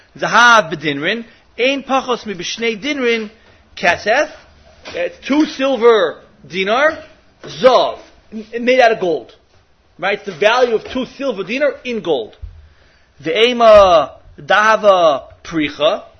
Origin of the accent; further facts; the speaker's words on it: Australia; I'm Australian.